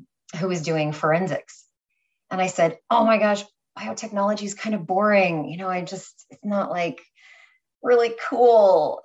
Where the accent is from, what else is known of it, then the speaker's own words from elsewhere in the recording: California, United States; now in New York, United States; So it starts back in California. I was originally from California, New York girl now.